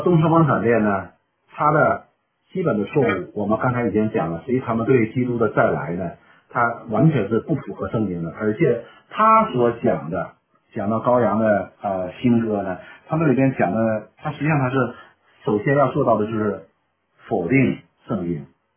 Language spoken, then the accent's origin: Chinese; China; 我们中国人讲叫耳听为虚，眼见为实嘛